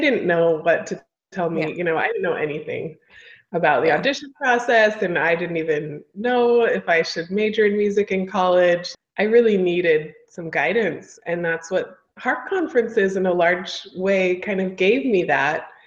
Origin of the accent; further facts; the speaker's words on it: Augusta, Georgia, United States; I grew up in Augusta, Georgia, and there aren't very many harpists there.